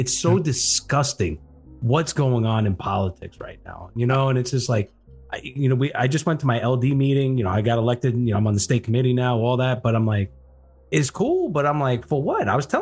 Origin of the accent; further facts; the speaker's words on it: New York, United States; now in Arizona, United States; I came from New York, and I always said, why isn't this place like New York, right?